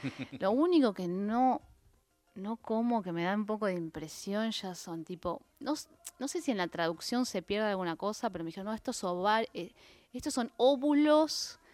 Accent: Argentina; Al principio sí, mis amigos me decían, uy, andá, fíjate si en los libros del pueblo sos la primera argentina que pisa, acá, claro.

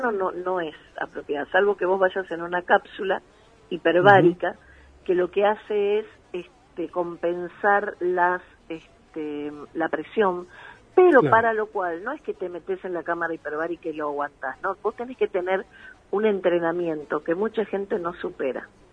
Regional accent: Argentina; a mí, como familiar y como abogada y como argentina

